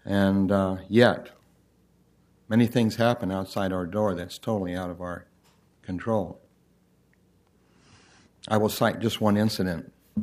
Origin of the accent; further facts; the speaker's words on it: Portland, Oregon, United States; born there; I was born in Portland 71 years ago. I'm a graduate of Portland State. I've been a Portlandite all my life.